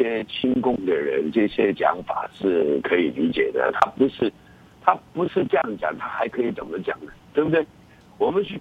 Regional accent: Hong Kong

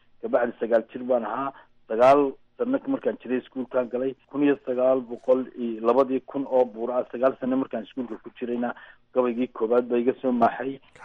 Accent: Buligubadle, Woqooyi Galbeed, Somalia; born there

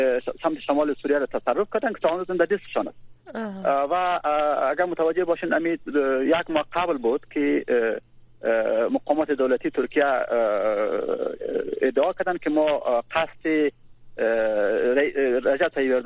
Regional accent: Afghanistan; now in Turkey; وقتی متوجه میشن که ما افغان هستیم

